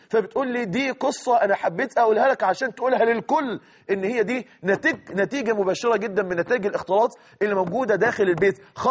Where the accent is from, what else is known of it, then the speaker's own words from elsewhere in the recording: Egypt; زي عندنا في مصر كما بيقولوا